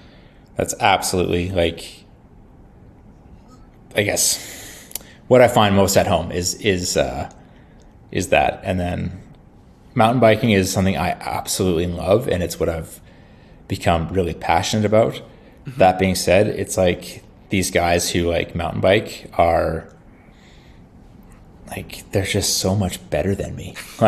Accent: Saskatchewan, Canada; growing up in Saskatchewan, like, you know, you were never going to get those really.

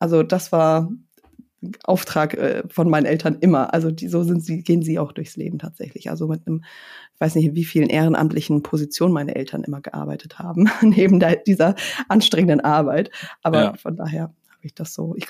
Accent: Lauenburg, Schleswig-Holstein, Germany; In Südschleswig-Holstein, an der Elbe, in Laumburg bin ich groß geworden, in Geestach zur Schule gegangen, also auch nicht weit weg von Hamburg.

